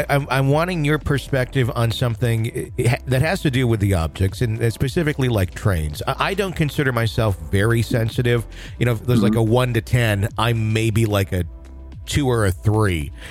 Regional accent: Fond du Lac, Wisconsin, United States; I grew up in Fond du Lac, Wisconsin.

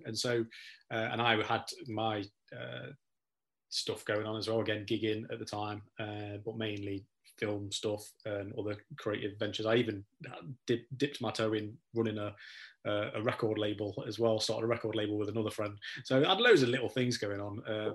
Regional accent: Nottingham, East Midlands, United Kingdom; Well, Dee, I'm from Nottingham. Dee was living in Nottingham at the time.

